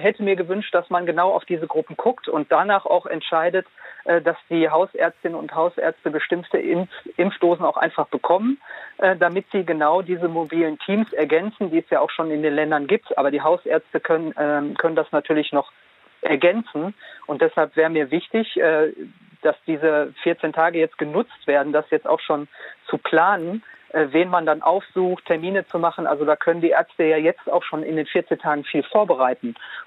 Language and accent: German; Duisburg, North Rhine-Westphalia, Germany; Ich selbst bin aus Duisburg und wir sind schon weit über 100